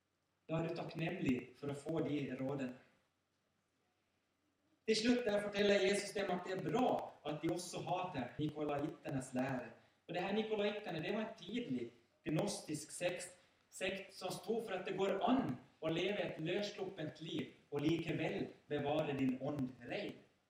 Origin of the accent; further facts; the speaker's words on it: Finland; Jag drev på med lite orientering så länge medan jag bodde hemma i Finland